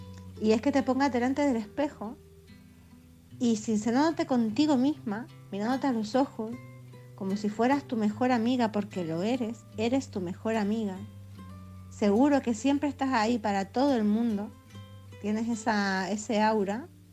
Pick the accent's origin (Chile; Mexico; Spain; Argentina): Spain; Canary Islands; de Gran Canaria